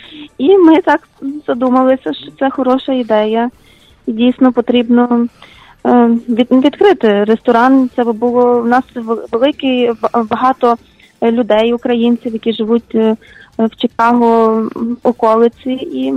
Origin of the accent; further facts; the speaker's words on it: Lviv, Lviv Oblast, Ukraine; now in United States; Мій батько колись мав ресторан в Україні. Ми зі Львова.